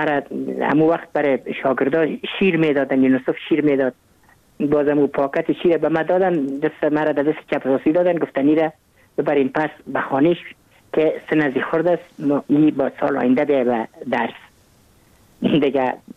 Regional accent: Kabul, Afghanistan; من متولد کابل هستم، در نای اول کابل تولد شدیم.

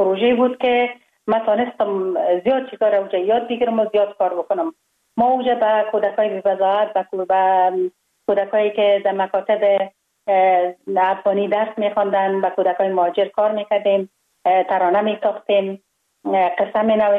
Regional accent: Kabul, Afghanistan; من خوشبختانه در یک خانواده روشن فکر به دنیا آمدم. در شهر کابل در محله کوته سنگی تولد شدم.

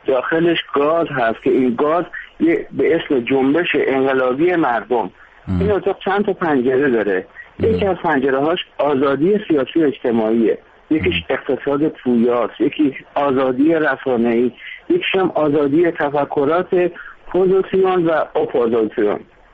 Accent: Iran; ما خودمون ایرانی هستیم.

